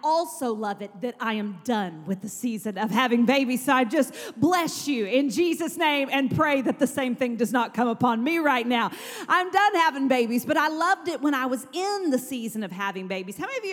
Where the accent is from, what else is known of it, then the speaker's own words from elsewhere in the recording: Texas, United States; now in Kentucky, United States; Now, mind you, I grew up in West Texas, so there are no trees.